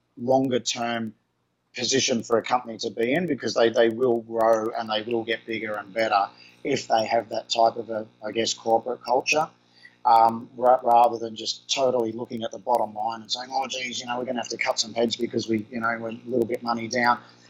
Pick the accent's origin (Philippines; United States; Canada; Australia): Australia; I am not a Filipino, right? I will never, ever think like a Filipino, and they will never, ever think like an Australian, right?